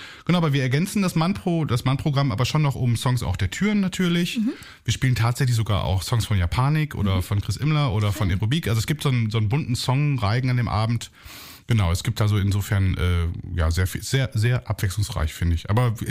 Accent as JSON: {"language": "German", "region": "North Rhine-Westphalia", "country": "Germany", "said": "weil wir sind nämlich alle aus dem Münsterland."}